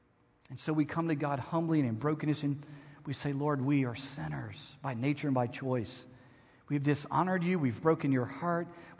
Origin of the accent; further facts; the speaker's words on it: Louisiana, United States; You can probably guess, since I grew up in Louisiana, we had one prominent college football team.